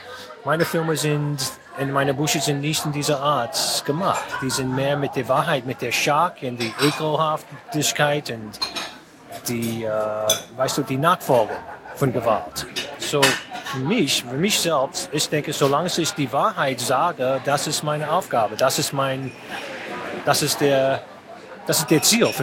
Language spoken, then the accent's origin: German; United States; German is a second language; das ist die deutsche Kultur für mich als Amerikaner, ist nicht fremd